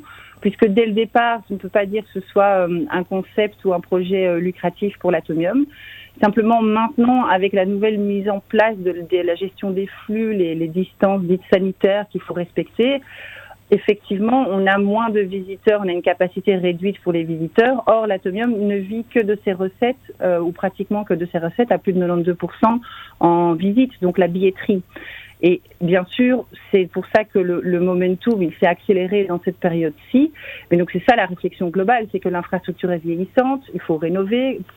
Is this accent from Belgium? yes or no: yes; Belgium; Ah, mais je suis belge d'origine espagnole, ah, donc tout à fait belge.